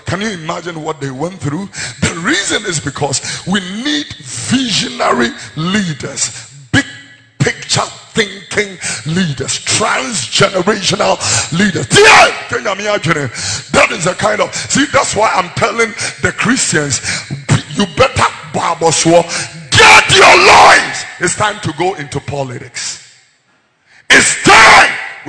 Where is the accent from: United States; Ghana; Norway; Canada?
Ghana; I am a Ghanaian.